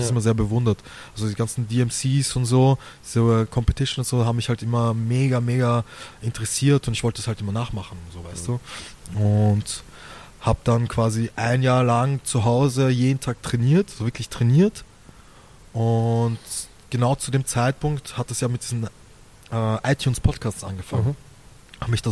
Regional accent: Vienna, Austria; ich bin in einem Viertel in Wien aufgewachsen, das halt primär so mit Migrantengeneration, also mit der Migrantengeneration bevölkert war

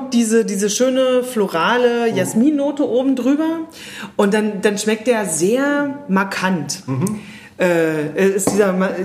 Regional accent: Bavaria, Germany; Da kommen wir auch aus Franken.

